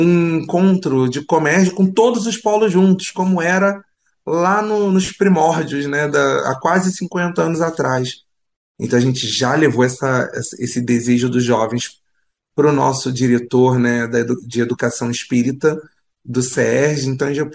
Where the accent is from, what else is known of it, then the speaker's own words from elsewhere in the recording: Rio de Janeiro, Brazil; eu vim de Realengo. Hoje eu estou nessa região da Grande Tijuca, mas eu vim de Realengo. Então eu cresci na Reunir 6.